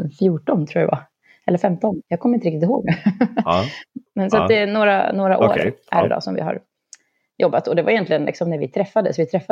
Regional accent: Ludvika, Dalarna County, Sweden; now in Västerås, Sweden; Ja, absolut. Jag är uppväxt i Ludvika.

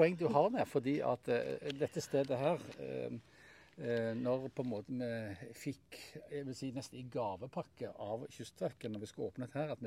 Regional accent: Stavanger, Rogaland, Norway; Og så sier det du bergenser, jeg er fra Stavanger.

